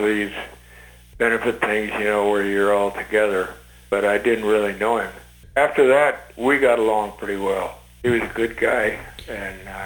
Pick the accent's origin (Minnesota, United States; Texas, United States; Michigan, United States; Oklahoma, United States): Texas, United States; Brownsville; so much of the climate and the foliage reminded me of where I grew up down in Brownsville, Texas.